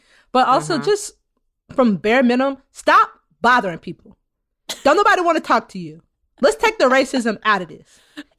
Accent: Chicago, Illinois, United States; Where am I from? Chicago. Not the burbs. Not Oak Park.

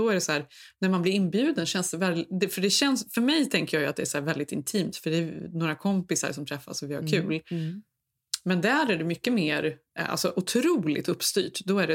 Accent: Sweden; now in United States; Men idén är så otroligt främmande, inte bara liksom ur ett ekonomiskt perspektiv för svenskar, utan det är också för att vi är ju uppe med våra barn på nätterna.

